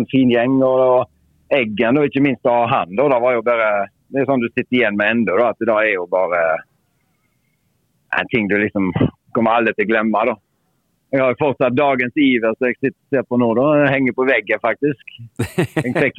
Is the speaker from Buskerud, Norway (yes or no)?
no; Stord, Vestland, Norway; Vi hadde jo en sånn kompisgjengen hjemme på Stord